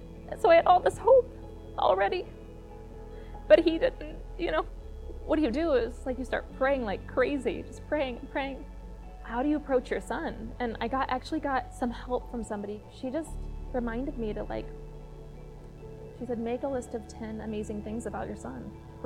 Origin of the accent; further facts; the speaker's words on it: Minnesota, United States; I'm from Minnesota